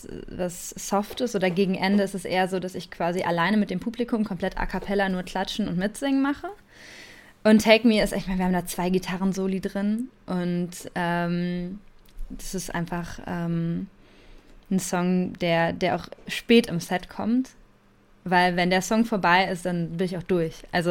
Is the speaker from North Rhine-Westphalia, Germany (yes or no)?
yes; Bielefeld, North Rhine-Westphalia, Germany; Und ich wohne in Bielefeld und wir kommen fast alle aus Bielefeld.